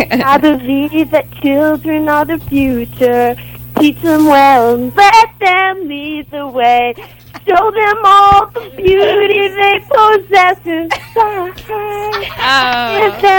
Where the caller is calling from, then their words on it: Orlando, Florida, United States; is calling from Orlando, Florida. I listen to you guys every day.